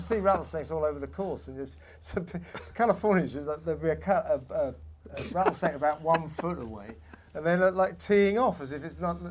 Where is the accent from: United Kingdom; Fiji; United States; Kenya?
United Kingdom; London; accent: Southwest London; No, that's my Southwest London accent.